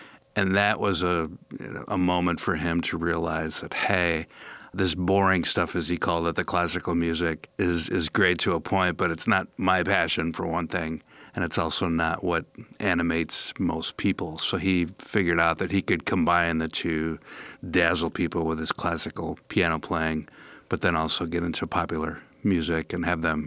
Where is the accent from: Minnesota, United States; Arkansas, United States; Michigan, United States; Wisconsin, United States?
Wisconsin, United States; Cedarburg; I grew up near Milwaukee in Cedarburg, and as a kid was vaguely familiar